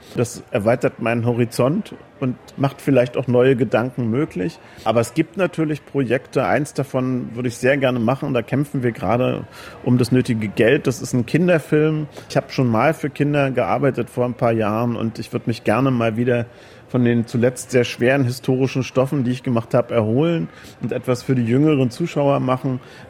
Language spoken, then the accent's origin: German; East Germany, Germany; ich bin im Osten groß geworden